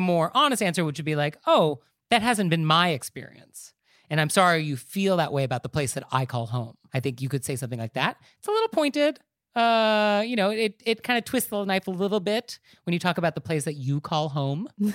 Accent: United States; now in New York, United States; I mean, I live in New York, but at the end of the day, I'm not a New Yorker. But I experience this when I travel abroad where people make comments about the United States. And I feel sort of obligated to defend my country

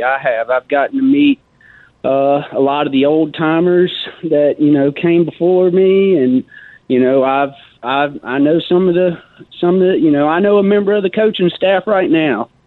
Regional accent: Tuscaloosa, Alabama, United States; that doesn't represent my hometown. That doesn't represent the people of Tuscaloosa.

